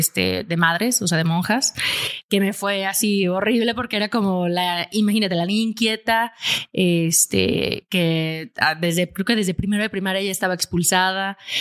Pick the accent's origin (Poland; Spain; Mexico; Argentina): Mexico; Aguascalientes; Pero de ahí soy, de Aguascalientes.